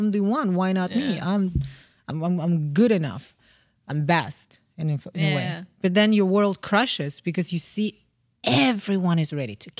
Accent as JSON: {"language": "English", "country": "Kazakhstan", "said": "I'm from Kazakhstan."}